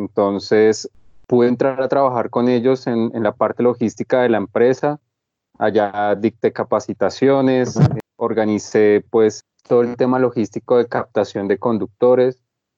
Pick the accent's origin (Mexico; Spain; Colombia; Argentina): Colombia; Facatativá, Cundinamarca; born there; moved away as an adult; now in Bogotá, Colombia; nací en Facatativá. Más o menos a los 20, 21 años me trasladé a Bogotá por un sueño de estudiar cocina